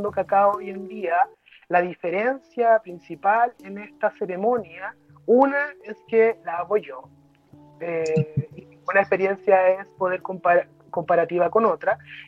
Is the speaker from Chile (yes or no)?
yes; Chile; also born or lived in Mexico; en México hice otras, pero esto ya en Chile es otra cosa, en mi país